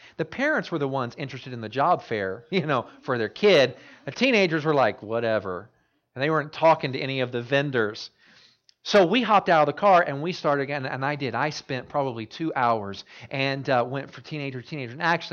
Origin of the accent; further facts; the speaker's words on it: Florida, United States; born there; I was born in Florida. Not that that matters.